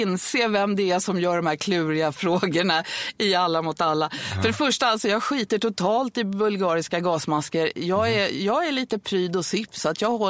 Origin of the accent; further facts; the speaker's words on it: Stockholm, Stockholm County, Sweden; born there; jag är född på Södermalm i Stockholm